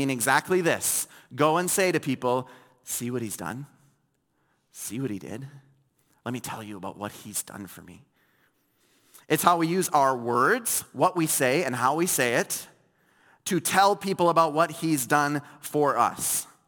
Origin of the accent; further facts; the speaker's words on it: Fargo, North Dakota, United States; Okay, so I grew up in Fargo, North Dakota, and I was very privileged.